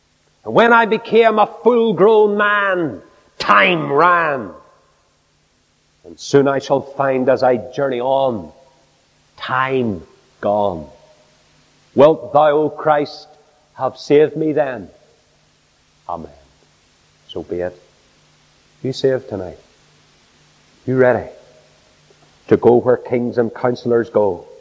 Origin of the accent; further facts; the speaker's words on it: Newcastle, Northern Ireland, United Kingdom; I remember once going round a little cemetery in my hometown at Newcastle, a little cemetery called Tully Brannigan.